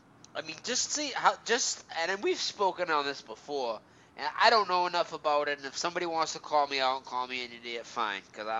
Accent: Boston, Massachusetts, United States; I'm from Boston, dude. They all go to Boston.

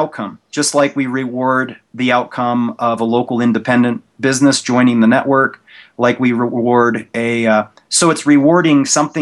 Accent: Tampa, Florida, United States; And I'm from Tampa originally

